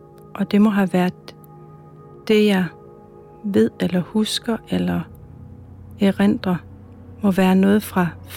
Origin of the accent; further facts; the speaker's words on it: Greenland; Fordi jeg har altid vidst, at jeg var grønlænder.